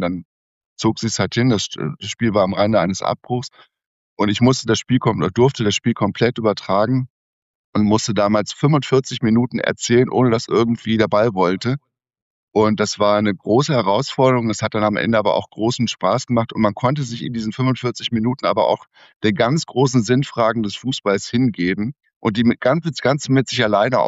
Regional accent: Rhineland, Germany; ich komme ja aus dem Rheinland oder lebe mittlerweile seit vielen Jahren im Rheinland

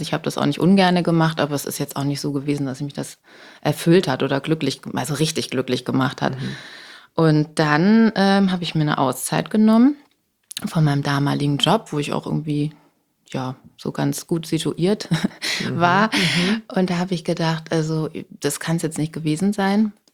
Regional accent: Buxtehude, Lower Saxony, Germany; Ich komme ja aus Buxtehude.

